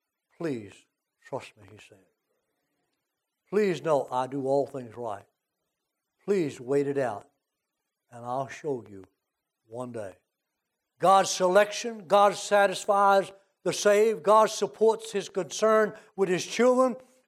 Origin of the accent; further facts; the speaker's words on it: United States; And I cannot believe, and I'm an American person. I love my flag.